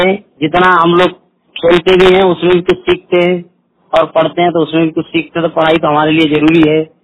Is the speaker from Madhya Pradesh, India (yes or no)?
no; Uttar Pradesh, India; मैं डिस्ट्रिक्ट बदायूं का रहने वाला हूँ।